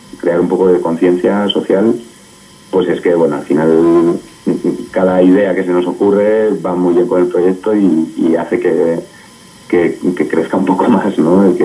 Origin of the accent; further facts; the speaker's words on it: Estella, Navarre, Spain; que bueno, yo soy de aquí de Lizarra